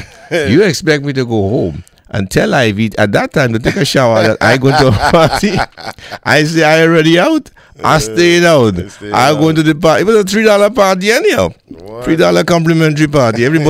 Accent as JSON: {"language": "English", "region": "England", "country": "United Kingdom", "moved": "yes", "said": "I came from England with a pair of Wranglers."}